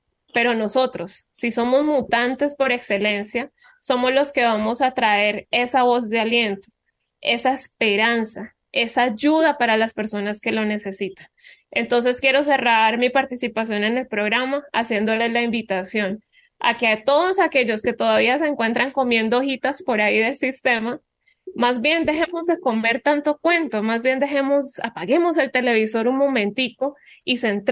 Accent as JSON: {"language": "Spanish", "country": "Colombia", "said": "Yo soy de la tierra del cóndor, soy de Colombia y aquí todavía hay cóndores en la zona cafetera"}